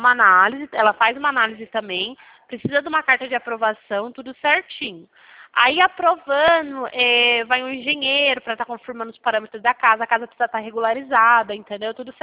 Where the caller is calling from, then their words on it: Pirassununga, São Paulo, Brazil; eu sou do Santander, só que eu falo de Pirassununga